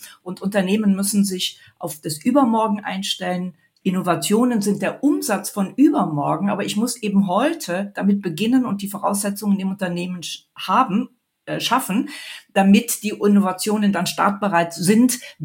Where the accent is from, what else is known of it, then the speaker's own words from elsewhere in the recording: Mönchengladbach, North Rhine-Westphalia, Germany; born there; now in Munich, Germany; als ich zurückkam, wohin denn dann? Und da kam nur München in Frage. Gebürtig bin ich aus Mönchengladbach.